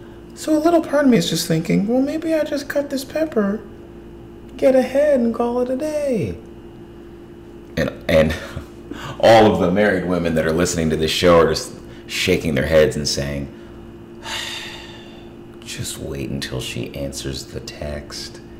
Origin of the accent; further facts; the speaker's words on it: New Jersey, United States; growing up in Italian culture and Jewish culture in Northwest New Jersey, I had never had tamales until I was probably 25.